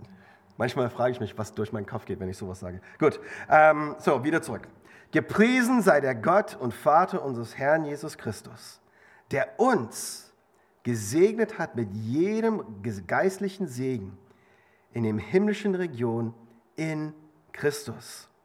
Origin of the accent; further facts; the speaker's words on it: Leipzig, Saxony, Germany; ich komme aus Leipzig, bin vor 25 Jahren dahin gezogen